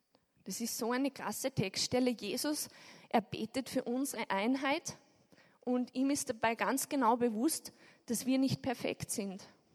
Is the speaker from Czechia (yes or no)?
no; Upper Austria, Austria; ich komme aus Oberösterreich